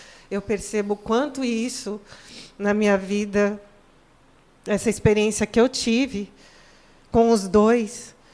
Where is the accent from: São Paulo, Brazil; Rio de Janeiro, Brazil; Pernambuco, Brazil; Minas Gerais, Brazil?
São Paulo, Brazil; Era uma casa de andar em São Paulo. Sou paulistana.